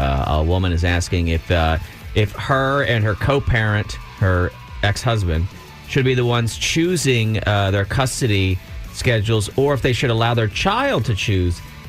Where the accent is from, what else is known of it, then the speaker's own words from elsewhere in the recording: Louisiana, United States; And that was the thing about when I was growing up in Louisiana, that you didn't have that problem with the shells.